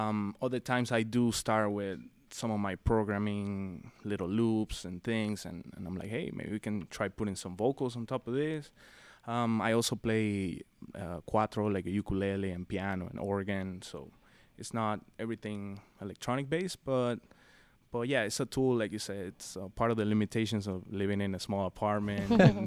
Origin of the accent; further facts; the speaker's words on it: Caracas, Capital District, Venezuela; moved away as an adult; now in Miami, United States; me personally, I'm from Caracas, Venezuela, and I grew up there for 19 years. So it's a very urban, almost like a rock, a lot of concrete vibe, you know.